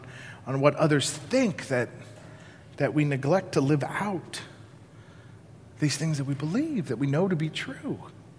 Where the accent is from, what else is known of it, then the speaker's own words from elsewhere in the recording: Colorado, United States; And I grew up in Colorado, and we were going to a party just outside of Boulder.